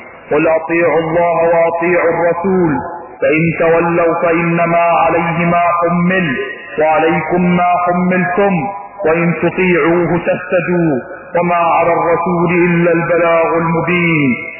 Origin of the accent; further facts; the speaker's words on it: Iraq; فانا كعراقي انتمي الى جنوبه والى شماله على حد سواء وانا كعراقي انتمي الى كل اديانه على حد سواء.